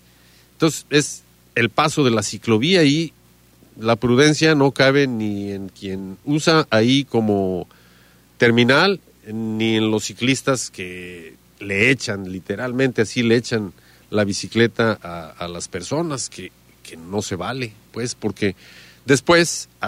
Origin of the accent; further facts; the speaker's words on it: Jalisco, Mexico; soy de aquí de Jalisco